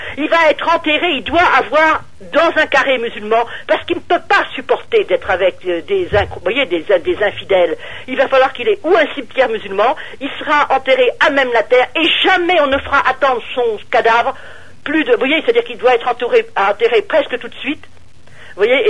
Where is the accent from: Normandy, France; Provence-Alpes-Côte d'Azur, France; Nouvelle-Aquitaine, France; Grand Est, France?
Normandy, France; moi en tant que Française de la base, je dis je vous emmerde. Petite islamologue normande